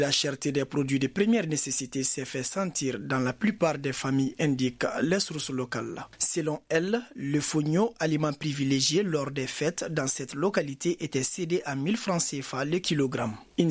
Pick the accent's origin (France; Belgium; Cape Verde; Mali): Mali; c'est culturel chez nous au Mali